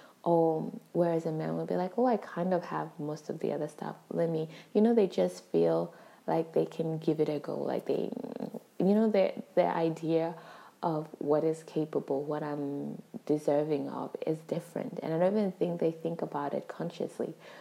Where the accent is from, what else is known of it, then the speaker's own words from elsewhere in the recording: Denmark; because growing up in Denmark, like that standard, like once we felt comfortable getting in, that standard was like raised a bit.